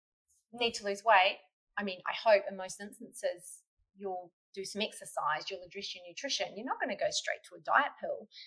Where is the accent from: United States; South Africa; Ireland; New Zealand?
New Zealand; I'm a Kiwi in case you couldn't tell.